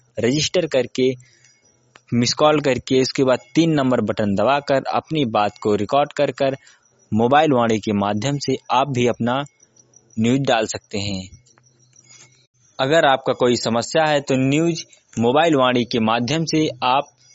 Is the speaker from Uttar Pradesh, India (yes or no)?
yes; Ambedkar Nagar, Uttar Pradesh, India; अंबेडकर नगर का रहने वाला हूं।